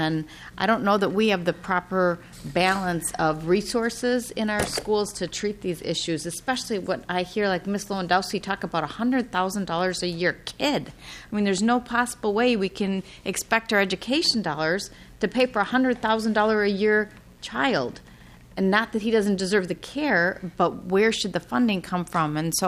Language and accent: English; Edina, Minnesota, United States; and I grew up in Edina